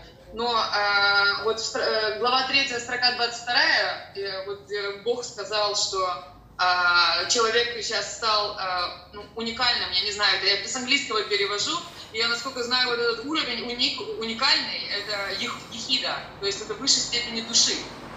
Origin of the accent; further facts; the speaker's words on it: Amsterdam, North Holland, Netherlands; я из Амстердама.